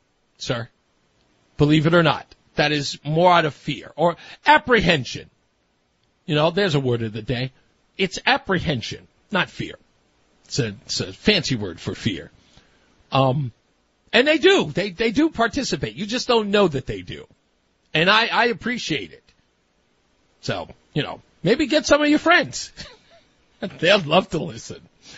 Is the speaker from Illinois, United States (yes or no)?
no; Far Rockaway, New York, United States; that was one of the things I saw growing up in Far Rockaway as well, is that everybody was off the pier fishing.